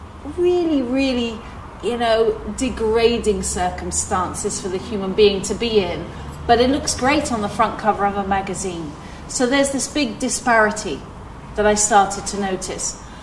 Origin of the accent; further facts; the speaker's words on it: London, United Kingdom; born there; I've been Muslim since 2010. I wasn't born Muslim, guess what? I was born in London to parents who had lost their faith.